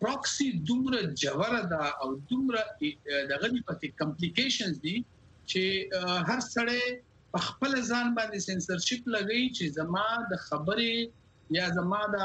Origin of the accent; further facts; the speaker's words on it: Pakistan; خو ورسره زه پاکستاني یم.